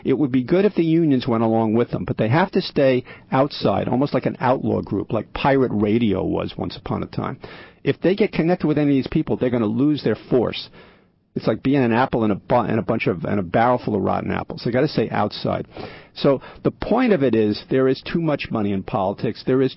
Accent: United States; but especially in America, because I'm an American and that's what I'm concerned about

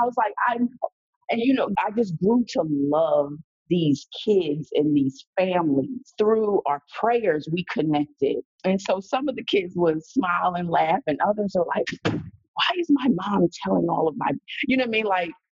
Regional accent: Philadelphia, Pennsylvania, United States; I'm from Philly, one was from New York, one was from Chicago, one was from Long Beach.

